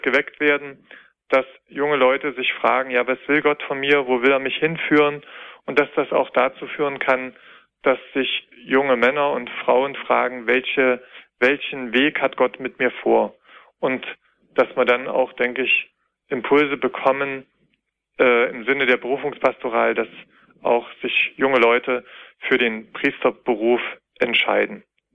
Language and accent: German; Thuringia, Germany; born there; diese Kapelle, die ist ganz nah von meinem Geburtsort stehend, die bietet sich an, weil sie auch ein bedeutender Wallfahrtsort im Eichsfeld ist